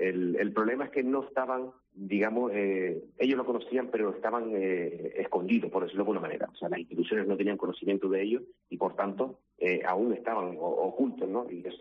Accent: Canary Islands, Spain; cada descubrimiento que se produce nos enriquece, ¿no? Como canarios y canarias.

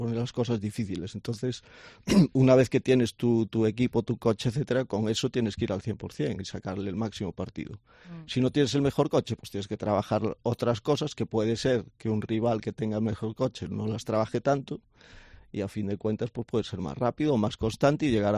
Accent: Galicia, Spain; Yo, como soy muy gallego, depende.

